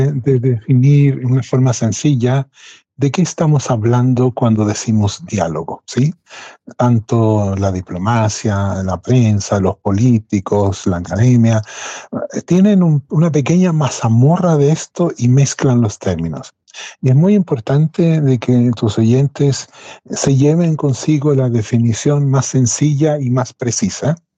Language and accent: Spanish; Arica, Arica y Parinacota, Chile; now in Norway; Solamente faltó decir que yo soy de Arica